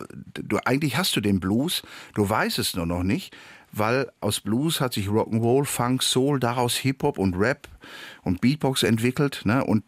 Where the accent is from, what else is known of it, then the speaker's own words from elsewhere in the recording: North Rhine-Westphalia, Germany; ich komme aus Nordrhein-Westfalen